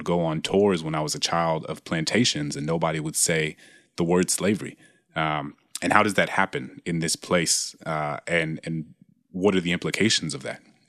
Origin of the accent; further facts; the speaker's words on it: the South, United States; given that I grew up in the South